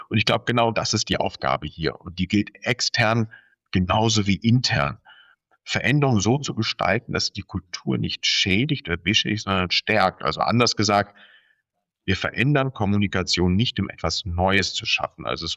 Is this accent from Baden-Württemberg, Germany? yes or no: yes; Baden-Württemberg, Germany; als ich damals einst im Schwäbischen, im Schwabenland, wo ich herkomme, politisch aktiv wurde. Da hieß es zunächst einmal, ich soll doch erst einmal Schwäbisch lernen.